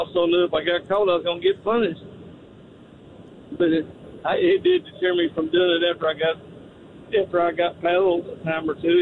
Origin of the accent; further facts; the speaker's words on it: Arkansas, United States; I was raised in Arkansas. I was paddled several times.